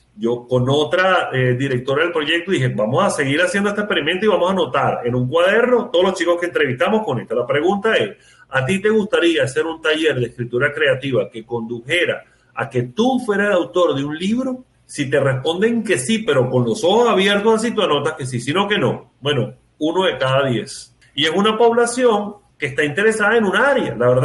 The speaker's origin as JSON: {"language": "Spanish", "country": "Venezuela", "moved": "as an adult", "lives_now": "Panama", "said": "desde una empresa de transformación educativa que fundé aquí en Panamá en el año 2015, cuando me mudé desde Venezuela, ¿no?"}